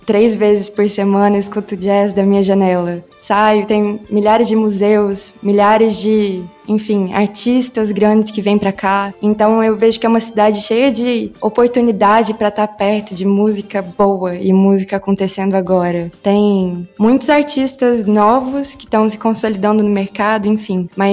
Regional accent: Uberlândia, Minas Gerais, Brazil; moved away as an adult; now in Belo Horizonte, Brazil; Eu nasci e fui criada em Uberlândia e me mudei para Belo Horizonte em 2022. Esse ano completa 2 anos que eu tô aqui.

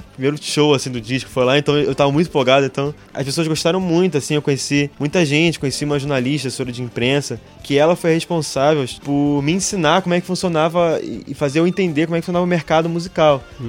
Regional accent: Brazil; olha, eu sou do Brasil, tô aqui, eu quero tocar, quero mostrar meu trabalho.

